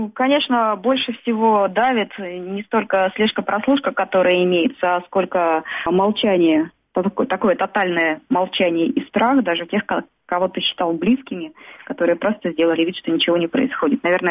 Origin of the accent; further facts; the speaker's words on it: Ural, Russia; born there; now in Moscow, Russia; Я вообще родилась на Урале, но уже очень давно живу в Москве.